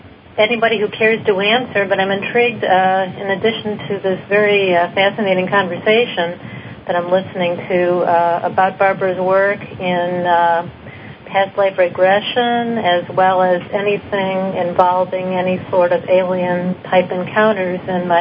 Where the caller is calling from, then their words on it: Canada; I'm calling from Canada.